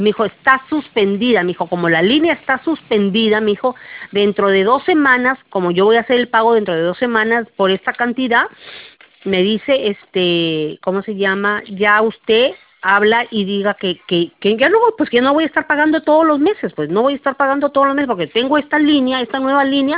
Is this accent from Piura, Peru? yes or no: yes; Piura, Peru; yo soy de Piura.